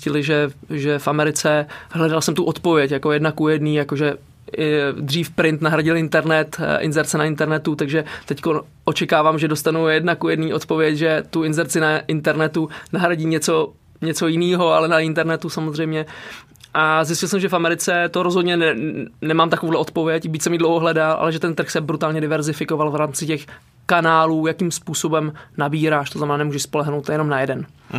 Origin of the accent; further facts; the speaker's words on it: Hradec Králové, Hradec Králové Region, Czechia; protože jsem z Hradce Králové, takže uděláme práce v Hradci